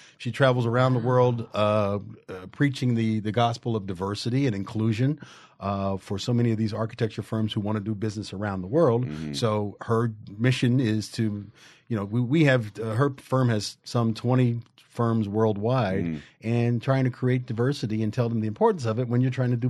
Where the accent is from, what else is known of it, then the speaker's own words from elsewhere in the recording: Cincinnati, Ohio, United States; Born and raised in Cincinnati, Ohio.